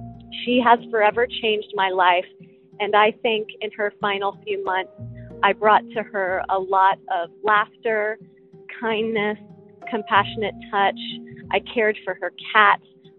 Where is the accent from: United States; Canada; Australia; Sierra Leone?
United States; Los Angeles, California; from Los Angeles.